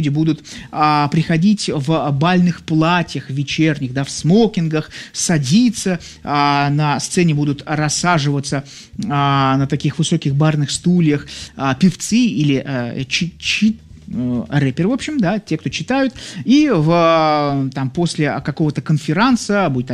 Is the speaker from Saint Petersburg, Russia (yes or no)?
yes; Saint Petersburg, Russia; born there; я родился в Ленинграде.